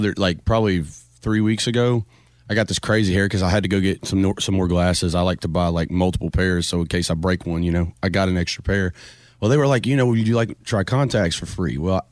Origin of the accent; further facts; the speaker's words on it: Nashville, Tennessee, United States; I grew up right here in Nashville.